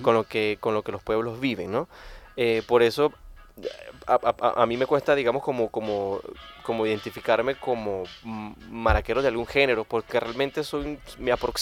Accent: Barquisimeto, Lara, Venezuela; para nosotros como citadinos, porque realmente yo soy de Barquisimeto

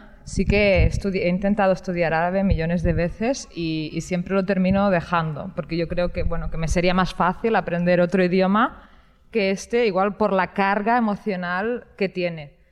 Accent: Balearic Islands, Spain; yo soy palestina menorquina y aquí estoy

